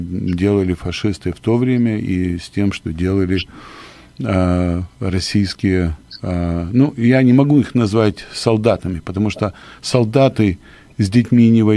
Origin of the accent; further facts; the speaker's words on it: Kyiv, Ukraine; moved away; я сам родом из Киева, уехал оттуда в 1978 году, и очень много времени я проводил и в Буче, и в Ирпене.